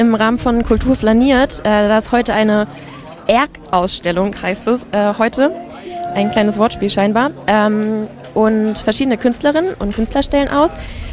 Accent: Braunschweig, Lower Saxony, Germany; Ja, und ich komme auch aus Braunschweig

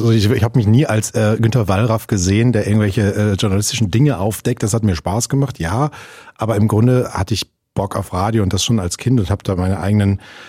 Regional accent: North Rhine-Westphalia, Germany; born there; also ich bin in NRW geboren

